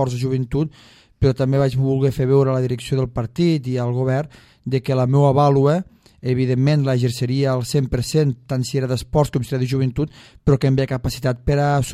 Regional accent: Catalonia, Spain; el sentiment de pensar que Catalunya, que som el sud de Catalunya i que no ens tenen en compte

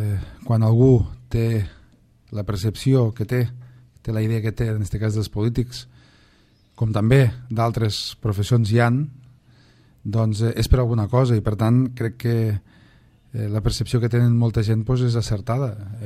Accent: Catalonia, Spain; Perquè me sento català

